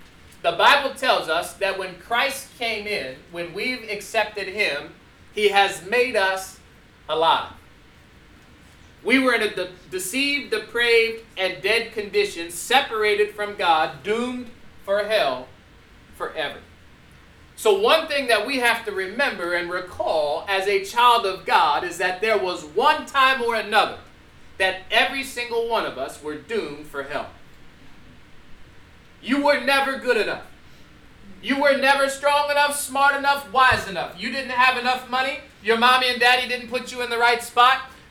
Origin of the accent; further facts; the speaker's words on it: United States; As an American, just spoiled rotten.